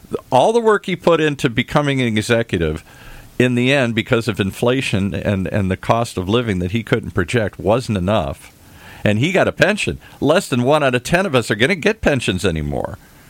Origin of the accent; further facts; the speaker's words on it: Detroit, Michigan, United States; I grew up in the Midwest. Hardworking people.